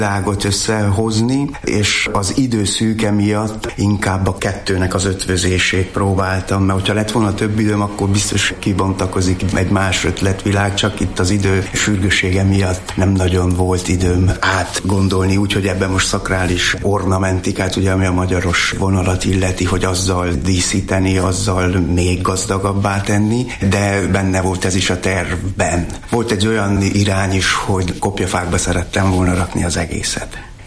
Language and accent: Hungarian; Kend, Mureș County, Romania; Én erdélyi vagyok, Marosvásárhely mellett születtem Kenden, és ott van a szülői ház